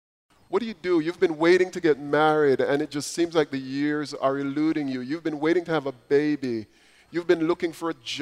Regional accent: Jamaica; Growing up in Jamaica as a young Christian, I learned a song that went something like this.

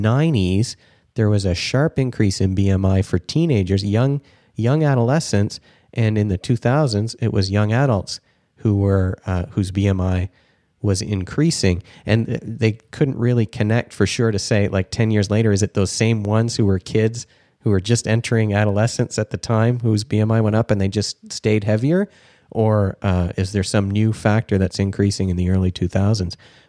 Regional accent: Scotland, United Kingdom; now in Ottawa, Canada; Hey, I'm a Mac, not a Mick. Yeah, I'm Scottish.

